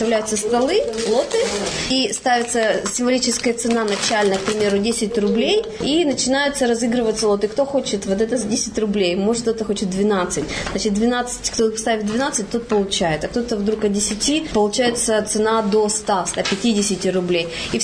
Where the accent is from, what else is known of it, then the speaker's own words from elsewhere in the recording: Australia; я из Австралии. Сюда приехала к своей маме навестить ее